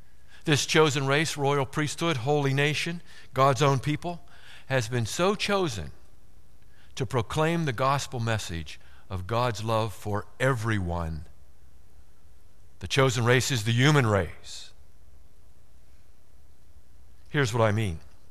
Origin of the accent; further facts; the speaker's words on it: Bellevue, Pennsylvania, United States; I grew up in Bellevue with black friends. My wife grew up in Bell Vernon with black friends. This is Western Pennsylvania.